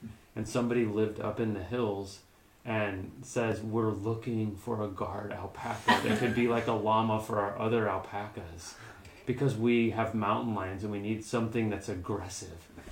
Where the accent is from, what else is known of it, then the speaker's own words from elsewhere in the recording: St. Louis, Missouri, United States; And I'm like, I'm from St. Louis.